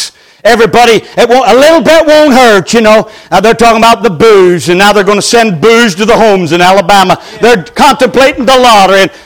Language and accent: English; Ireland; Well, I'm from Ireland. I turned to my dear wife after 40 years.